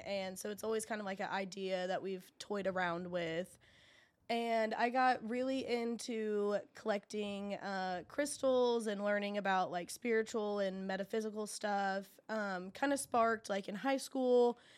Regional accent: Muncie, Indiana, United States; Yes, born and raised. Okay. I was born in Ball Memorial Hospital. I am very Muncie through and through. I love Muncie.

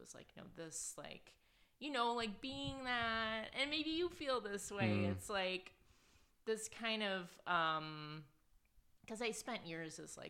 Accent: Detroit, Michigan, United States; I mean, I grew up downriver outside of Detroit. That's what the area is called. This is just sort of blue collar group of suburbs south of the city that a lot of auto workers live in.

